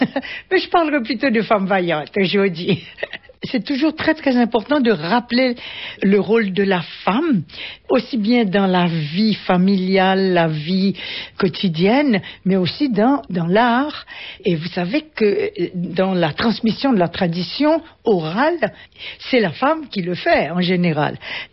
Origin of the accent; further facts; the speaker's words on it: Haiti; now in France; Je suis conteuse. Je raconte des contes qui viennent de mon pays d'origine, Haïti.